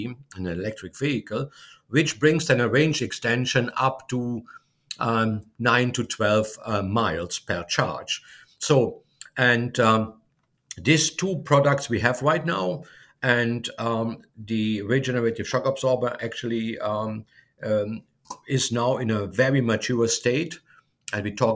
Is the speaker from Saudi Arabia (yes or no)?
no; Germany; English is a second language; moved away as an adult; now in United States; I'm originally from Germany and have worked for Siemens for more than 20 years.